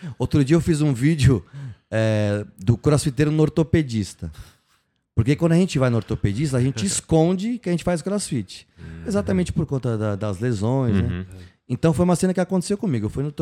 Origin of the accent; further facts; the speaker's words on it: Santos, São Paulo, Brazil; Outro dia tava em Santos, eu sou de Santos.